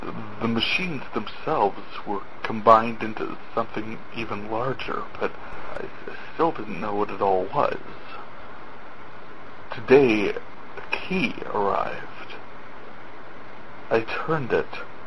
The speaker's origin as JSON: {"language": "English", "region": "North Dakota", "country": "United States", "said": "I am from North Dakota, where our governor is trying to be our senator"}